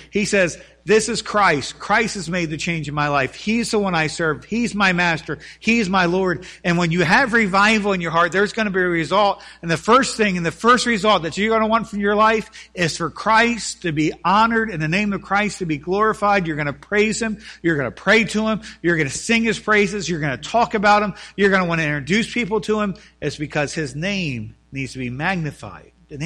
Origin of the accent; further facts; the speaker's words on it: Elkton, Maryland, United States; When I grew up in Elkton, Maryland, Elkton is here.